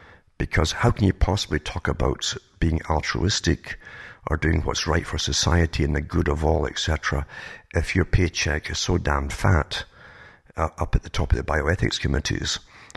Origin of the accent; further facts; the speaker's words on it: United Kingdom; now in Canada; I came from Britain, for instance, to Canada and went through the States as well.